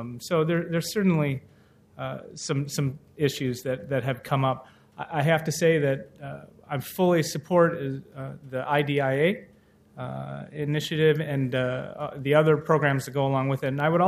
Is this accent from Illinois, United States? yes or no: yes; Chicago, Illinois, United States; now in Portland, United States; when I first moved to Portland about 10 years ago, I came from Chicago.